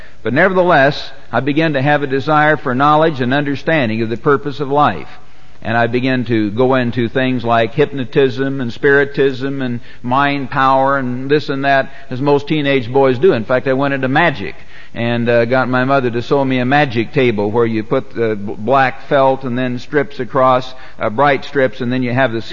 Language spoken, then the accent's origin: English; Missouri, United States; I grew up in the Midwest in southwest Missouri, and I was in the Methodist Church.